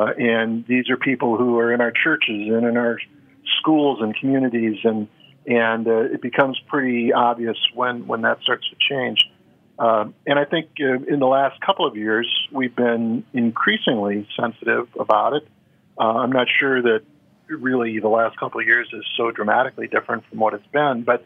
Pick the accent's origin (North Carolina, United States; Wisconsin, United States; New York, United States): Wisconsin, United States; So I grew up in Wisconsin, apparently one of your sponsors